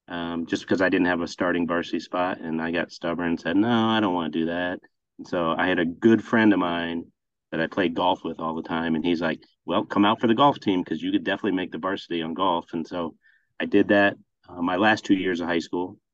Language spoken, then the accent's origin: English; Fort Wayne, Indiana, United States; I'm from Fort Wayne, Indiana, and I went to Southside High School, which is a public school in Fort Wayne.